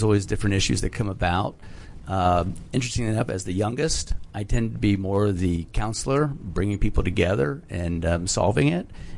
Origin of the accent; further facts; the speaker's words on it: Pittsburgh, Pennsylvania, United States; I moved around a lot when I was young, but I call Pittsburgh home.